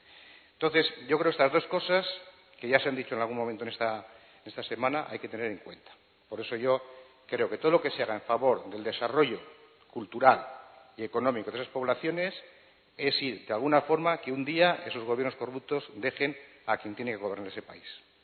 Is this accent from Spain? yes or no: yes; Bilbao, Basque Country, Spain; aunque yo no soy de Sevilla, soy de Bilbao.